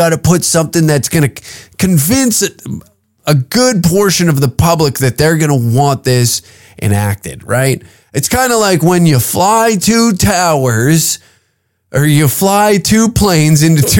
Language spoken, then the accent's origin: English; Canada; as a Canadian